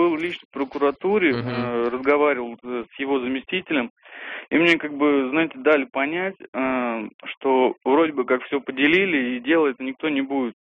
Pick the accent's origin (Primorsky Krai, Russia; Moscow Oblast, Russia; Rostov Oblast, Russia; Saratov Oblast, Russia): Saratov Oblast, Russia; Saratov; из Саратова.